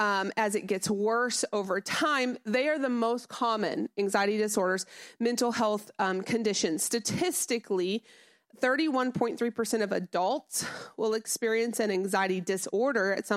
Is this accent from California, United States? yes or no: no; Springfield, Missouri, United States; I actually was raised in Missouri. I come from the Springfield area.